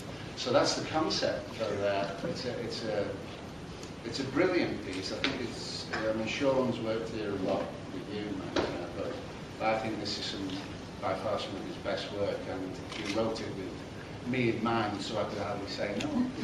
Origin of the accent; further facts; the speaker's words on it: Stockton-on-Tees, North East England, United Kingdom; I'm from Stockton-on-Tees originally, so it's like coming home.